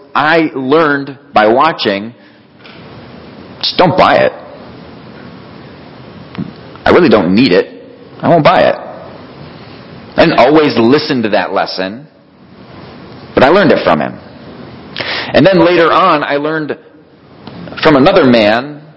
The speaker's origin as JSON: {"language": "English", "region": "Michigan", "country": "United States", "tie": "born or raised there", "said": "Because I grew up in Michigan. And if you don't do those two things, you probably don't belong in Michigan."}